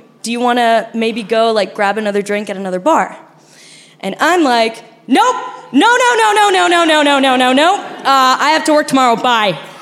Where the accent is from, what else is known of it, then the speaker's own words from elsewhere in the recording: Argentina; accent: Argentinian; Because like my accent sounds completely not Mexican. My accent is Argentinian because I'm Argentinian.